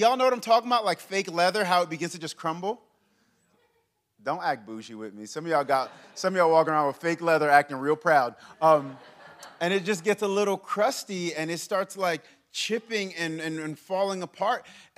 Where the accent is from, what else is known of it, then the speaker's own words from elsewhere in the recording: Memphis, Tennessee, United States; when I tell people like, yeah, I'm from Memphis, they're like, oh, you're in the heart of the mission field, aren't you?